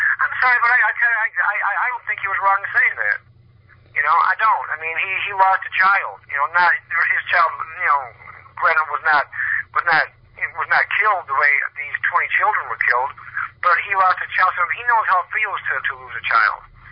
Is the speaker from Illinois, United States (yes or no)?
yes; Chicago, Illinois, United States; You know, I'm from Chicago, you know, and Chicago over the past couple of years is like now the murder capital of the world.